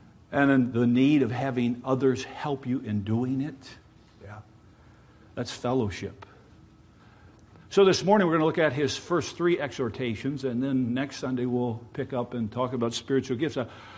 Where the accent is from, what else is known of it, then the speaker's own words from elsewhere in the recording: Michigan, United States; You know, I'm from West Michigan. I was from West Michigan. A hurricane? What's a hurricane?